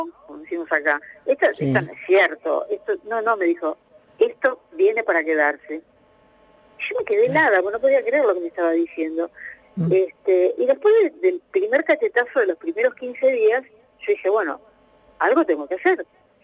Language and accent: Spanish; Argentina; me considero argentina y muy orgullosa.